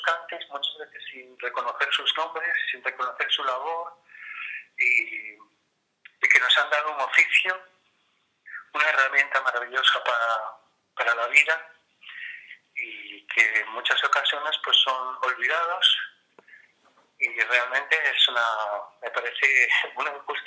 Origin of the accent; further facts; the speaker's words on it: Ronda, Andalusia, Spain; Andonda es un ancestro mío, porque era negra de Ronda, yo soy negro de Ronda, y es una familia muy antigua, una familia gitana muy antigua, española